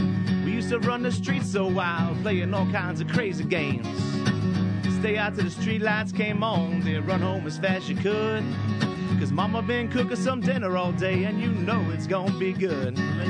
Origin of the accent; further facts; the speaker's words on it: Rockville, Maryland, United States; I grew up in the Rockville area. I grew up and went to Wheaton High School